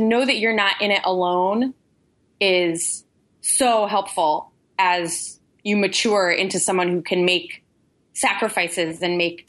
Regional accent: Connecticut, United States; I grew up in Northern Connecticut

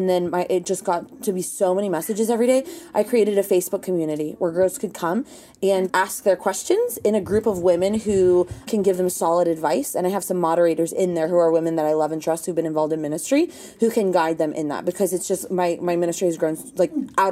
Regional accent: Los Angeles, California, United States; I'm fierce because I real talk, right? I was raised in Los Angeles.

